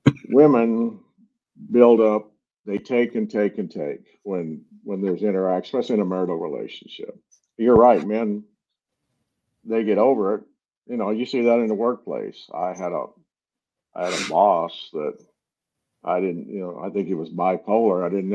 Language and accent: English; Eunice, Louisiana, United States; I came from Eunice, Louisiana. There's more angry women in that town.